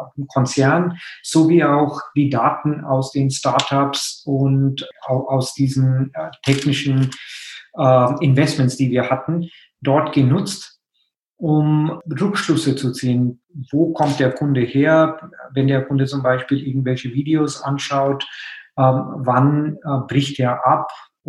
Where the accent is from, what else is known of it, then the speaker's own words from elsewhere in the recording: India; German is a second language; moved away as an adult; now in Germany; Also ich meine, ich komme ja aus Indien, bin dann direkt nach meinem Studium quasi in Physik nach Deutschland gekommen, um in Physik zu promovieren. Damals in München an der Technischen Uni